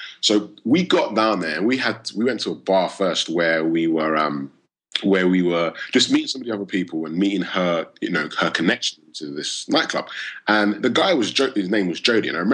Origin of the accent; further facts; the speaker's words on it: United Kingdom; I'm British, yes, as much as I've tried to Americanize it up so, you know, you guys can understand me, it still comes out. So, yes, the accent is still there.